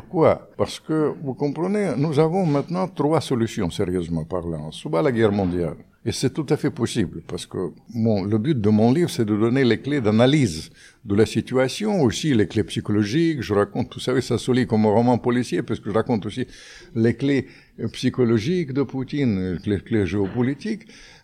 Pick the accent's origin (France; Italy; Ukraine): Ukraine; Moi, je suis ukrainien, je suis très sensible, je vis ça comme une tragédie